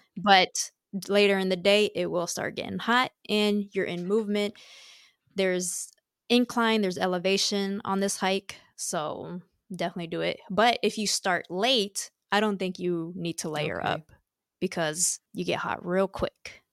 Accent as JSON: {"language": "English", "town": "Seattle", "region": "Washington", "country": "United States", "tie": "born or raised there", "said": "I grew up in Seattle and I never went out there my whole life up until July 2020."}